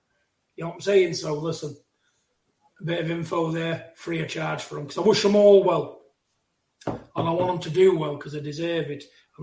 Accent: United Kingdom; Support your man. Support your man. You know, because we're all British people.

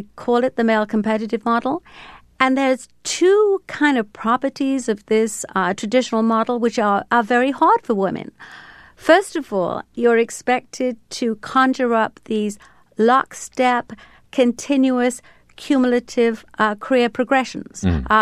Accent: Wales, United Kingdom; I grew up in the Welsh coal mining valleys.

